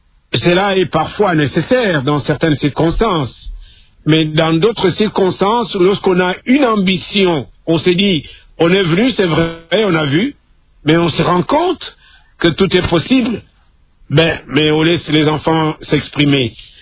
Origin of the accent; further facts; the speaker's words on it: Kamina, Haut-Lomami, DR Congo; je suis un natif de Kamina, hein, la base de Kamina.